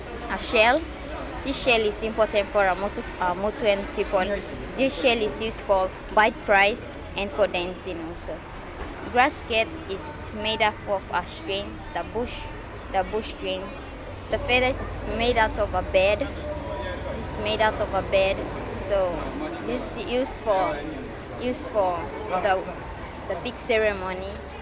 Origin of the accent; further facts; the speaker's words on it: Port Moresby, National Capital District, Papua New Guinea; I'm from Elevala Village, Hanobada, the Poreporena Village, the big name of Hanobada, Poreporena, but there's a different parts of the village. I'm from Elevala Village.